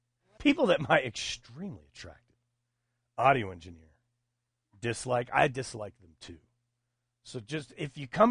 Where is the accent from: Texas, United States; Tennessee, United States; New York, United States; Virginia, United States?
New York, United States; Buffalo; I got beat up and made fun of and laughed at because I was from Buffalo